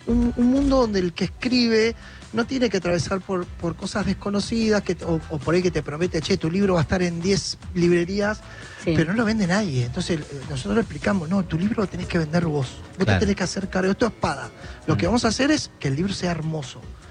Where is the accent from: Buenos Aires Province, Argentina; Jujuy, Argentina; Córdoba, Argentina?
Buenos Aires Province, Argentina; Pilar; Sí, soy del Partido de Pilar